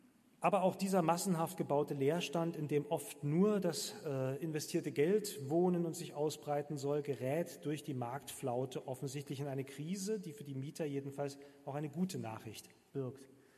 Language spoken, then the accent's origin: German; East Germany, Germany; Ich darf das kritisieren, ich komme auch aus dem Osten.